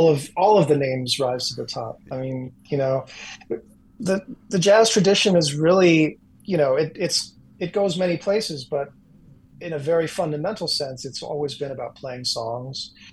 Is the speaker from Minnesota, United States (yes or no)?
yes; Golden Valley, Minnesota, United States; Well, correction, I grew up in Minneapolis, actually in Golden Valley with Dave.